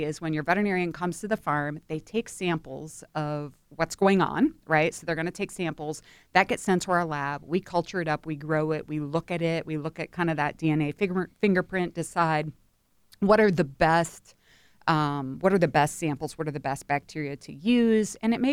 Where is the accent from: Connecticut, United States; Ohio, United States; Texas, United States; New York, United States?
Ohio, United States; No, I'm from Northwest Ohio, but I live in Central Ohio.